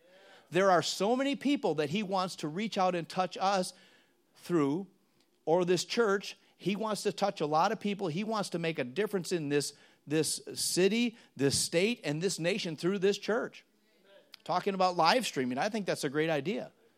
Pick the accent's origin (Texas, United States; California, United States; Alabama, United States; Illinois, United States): Illinois, United States; Chicago; now in Germany; Normally I fly Frankfurt to Chicago, and I'm not far from Chicago where I came from.